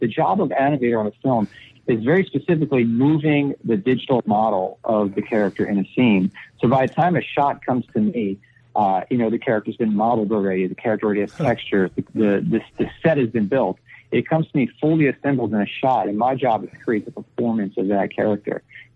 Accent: New York, United States; And I'm from New York originally. I'm on the East Coast as well.

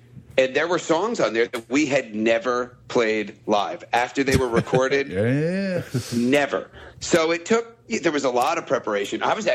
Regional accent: Woodstock, New York, United States; now in Albany, United States; I grew up in Woodstock, but I moved upstate to Albany.

